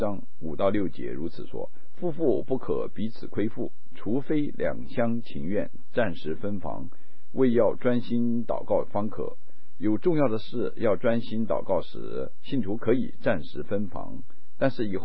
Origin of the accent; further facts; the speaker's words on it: China; 我们中国人说婚姻是终身大事，也是百年好合，是天作之合。